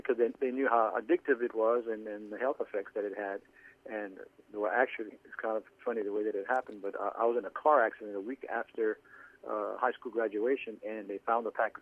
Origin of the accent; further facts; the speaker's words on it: Louisiana, United States; Once again … as stated earlier, and I'm from Southwest Louisiana. I'm a 59-year-old male